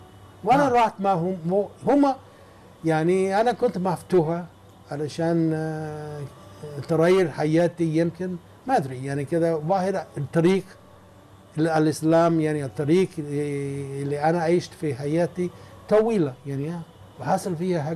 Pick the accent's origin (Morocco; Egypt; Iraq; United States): United States; Arabic is a second language; انا من الاساس من الامريكان، انا امريكي والعيله حقتي انا يعني من امريكا في 400 سنه من مبتي